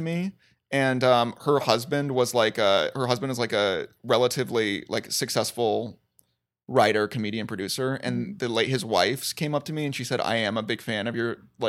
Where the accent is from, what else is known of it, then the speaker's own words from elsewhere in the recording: Missouri, United States; I'm from Missouri. Yeah, I'm salt of the earth.